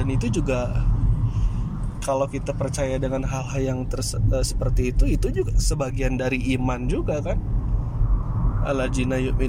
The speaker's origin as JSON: {"language": "Indonesian", "region": "Java", "country": "Indonesia", "tie": "born or raised there", "said": "saya bilang asli Jawa mas."}